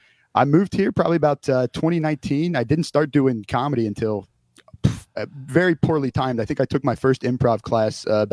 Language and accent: English; Cincinnati, Ohio, United States; born there; also born or lived in Indiana; now in Madison, United States; I was born in Cincinnati, Ohio. I actually eventually moved up to Madison via way of Indiana for some work.